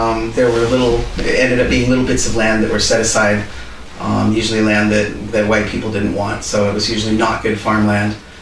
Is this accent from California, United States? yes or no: yes; California, United States; So I'm originally from California, but the tribes that I am from are not based in California.